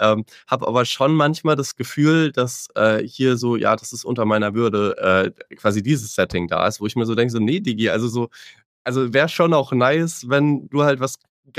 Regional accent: Saarland, Germany; dem Saarland, wo ich groß geworden bin

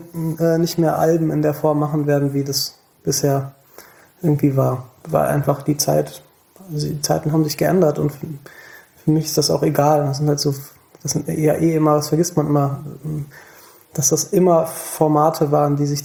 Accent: Thomasberg, North Rhine-Westphalia, Germany; also born or lived in Siegburg; Ich bin in Siegburg geboren. Ich habe in der Nähe von Königswinter bin ich aufgewachsen, im Dorf in Thomasberg.

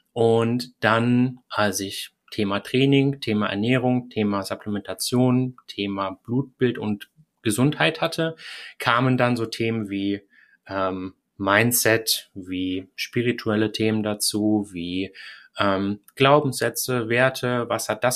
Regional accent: Hilden, North Rhine-Westphalia, Germany; Ich komme aus Hilden, aus dem kleinen Dörfchen Hilden neben Düsseldorf.

